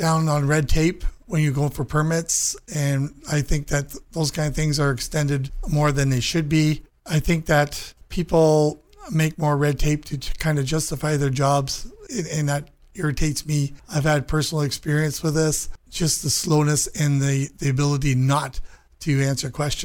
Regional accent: Mount Brydges, Ontario, Canada; I'm from Mount Bridges. I've lived there for 50 years. I raised my children there.

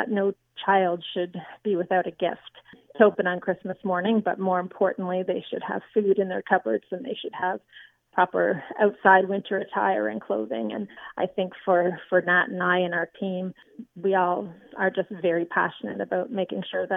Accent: Arnprior, Ontario, Canada; I am born and raised in Arden Prior. Spent the first 2 years of my life in Fitz Roy Harbor, but have been here ever since, with the exception of Teachers College and university.

